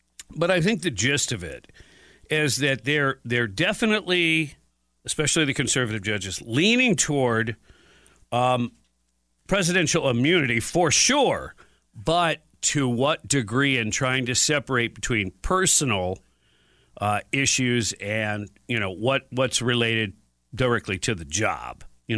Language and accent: English; Detroit, Michigan, United States; Well, I grew up in Detroit. We used to go and dig up trees on Arbor Day.